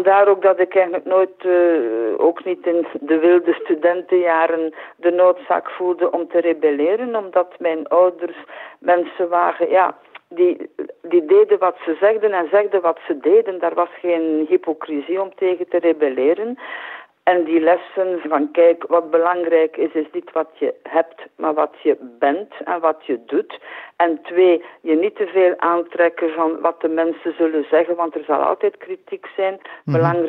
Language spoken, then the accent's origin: Dutch; Harelbeke, West Flanders, Belgium; Ja, ik ben opgegroeid in Haarlembeke bij Kortrijk, waar ik naar school ben gegaan, voor het middelbaar in het uitstekende lyceum Ons Lieve Vrouw van Vlaanderen. Mijn vader was directeur van de plaatselijke gemeenteschool van Haarlembeke.